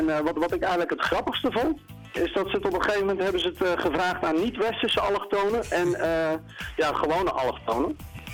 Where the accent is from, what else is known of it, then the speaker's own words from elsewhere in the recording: Veenendaal, Utrecht, Netherlands; En ik kom uit Veenendaal.